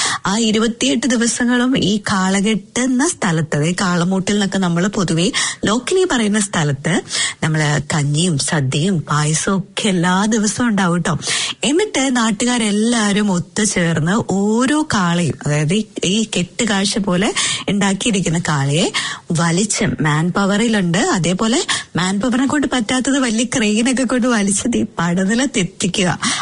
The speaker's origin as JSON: {"language": "Malayalam", "region": "Kerala", "country": "India", "tie": "born or raised there", "said": "എന്റെ നാട് എന്ന് പറയുന്നത് ഓണാട്ടുകരയാണ്, അതായത് ഉച്ചറയാണ് എന്റെ ശരിക്കുമുള്ള നാട്."}